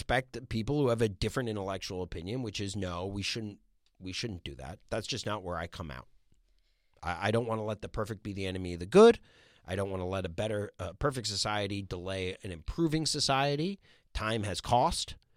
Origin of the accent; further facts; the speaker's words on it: Maryland, United States; I felt that calling when I was young, growing up in Montgomery County, Maryland, and it changed me.